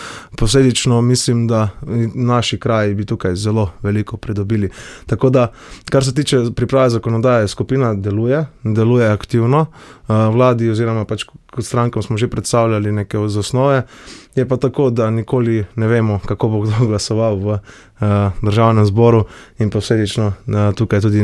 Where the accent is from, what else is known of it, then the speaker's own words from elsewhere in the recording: Gorizia, Slovenia; Definitivno pač prihajam z Idrijsko-Cerkljanskega